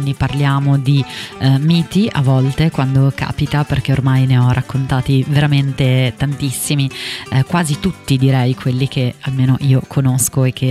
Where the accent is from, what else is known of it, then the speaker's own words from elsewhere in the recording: Brazil; amico che ha saudade do Brasil, vorrebbe andarci, vorrebbe conoscere qualcosa in più della cultura del mio paese